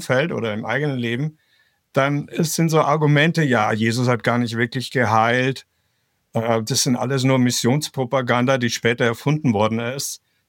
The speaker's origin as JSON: {"language": "German", "region": "Bavaria", "country": "Germany", "tie": "born or raised there", "said": "Also ich bin aufgewachsen in der Oberpfalz und es ist damals zumindest noch 95% katholisch gewesen. Heute nicht mehr so. Bin also in einer katholischen Familie aufgewachsen"}